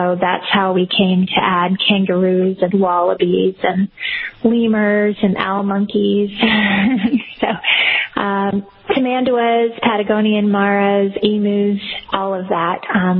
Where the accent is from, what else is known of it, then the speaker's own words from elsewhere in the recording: Orlando, Florida, United States; I grew up in Orlando, so we did not have a farm.